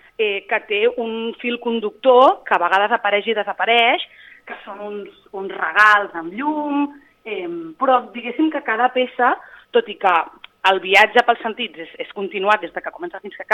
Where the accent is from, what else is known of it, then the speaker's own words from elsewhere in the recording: Sabadell, Catalonia, Spain; now in Castellar del Vallès, Spain; Doncs perquè jo sóc de Sabadell i ara mateix estic vivint a l'Airesol, a Castellà